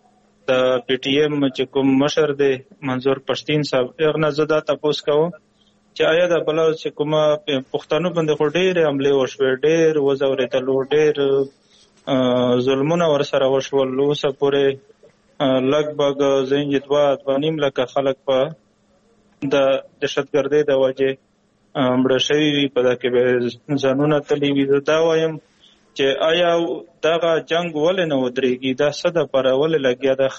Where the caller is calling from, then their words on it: Bannu, Khyber Pakhtunkhwa, Pakistan; خبرې کوم ضلع بنونه.